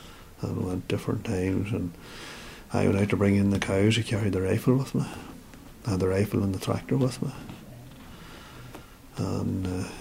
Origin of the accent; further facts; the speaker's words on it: Newtownbutler, Northern Ireland, United Kingdom; My mother was born and reared in Newton Butler. And I was born and reared in Newton Butler. So that doesn't make me an Irishman.